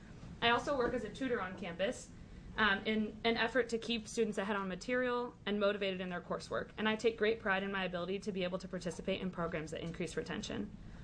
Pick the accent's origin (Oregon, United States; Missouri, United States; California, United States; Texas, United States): Oregon, United States; Tigard; I'm from Tigard, Oregon.